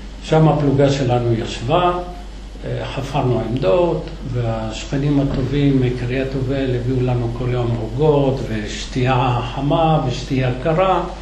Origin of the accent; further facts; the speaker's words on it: Jerusalem, Jerusalem District, Israel; אמרתי, תשמעי, אני ירושלמי, עוד כמה מטרים אני בבית.